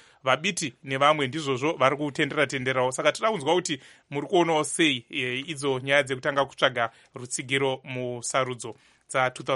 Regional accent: Marondera, Mashonaland East, Zimbabwe; I hail from Marondera, that's my constituency.

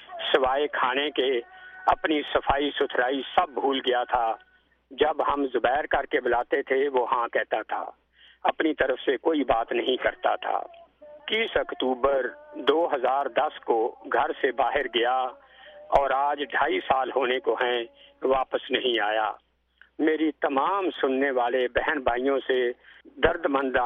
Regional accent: Lahore, Punjab, Pakistan; میں لاہور کا رہنے والا ہوں, ٹیکسی ڈرائیور ہوں.

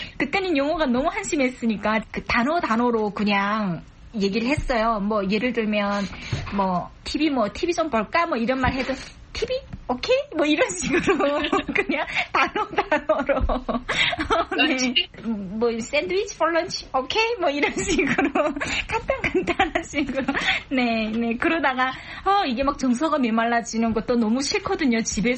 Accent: North Korea; moved away as an adult; now in South Korea; 저희가 탈북을 뭐 20대 후반쯤에 탈북을 했고 뭐 그러니까 뭐 한 30대 초반에 원격이 되잖아요.

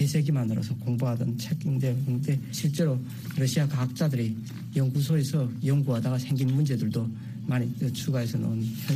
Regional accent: North Korea

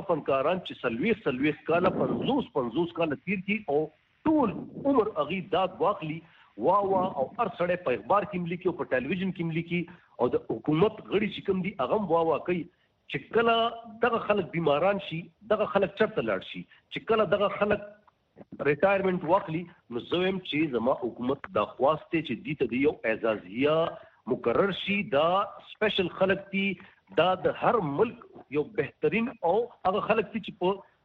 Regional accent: Pakistan; د زموږ پاکستان دی، مونږ د پاکستان بچی یو

